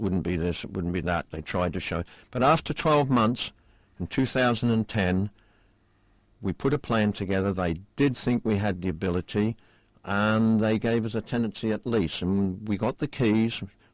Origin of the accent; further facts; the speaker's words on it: Melbourne, Victoria, Australia; moved away as an adult; now in United Kingdom; I was born in Melbourne, Australia, grew up there, and my family's still there. Went off to see the world, landed in the UK